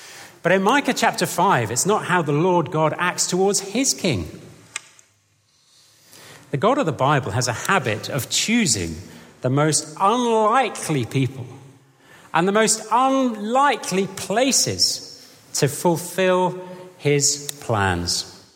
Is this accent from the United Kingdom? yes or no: yes; Croydon, London, United Kingdom; And I can say that because I am from Croydon.